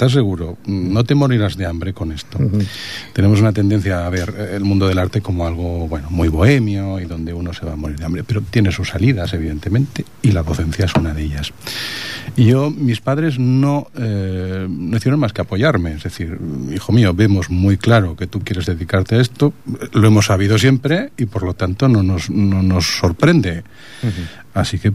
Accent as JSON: {"language": "Spanish", "region": "Aragon", "country": "Spain", "moved": "as an adult", "said": "Yo soy aragonés."}